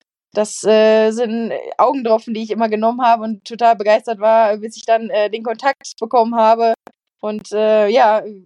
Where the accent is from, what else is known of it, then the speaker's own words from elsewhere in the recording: Saarland, Germany; weil ich bin ursprünglich aus dem Saarland. Das ist natürlich als ehemalige Saarländerin, beziehungsweise als Saarländerin, ganz, ganz klasse